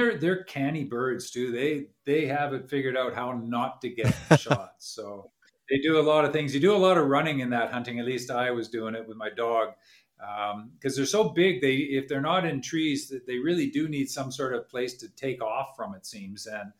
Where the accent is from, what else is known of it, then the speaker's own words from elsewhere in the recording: Vancouver, British Columbia, Canada; I grew up in Vancouver.